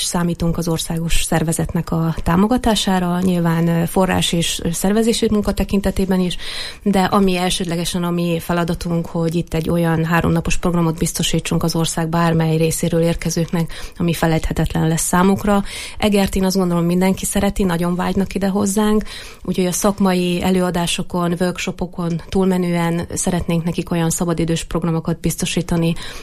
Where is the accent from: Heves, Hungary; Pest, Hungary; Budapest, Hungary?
Heves, Hungary; Erdőtelek; édesapám ő erdőtelekközségnek volt a vezetője 17 évig, én onnan származom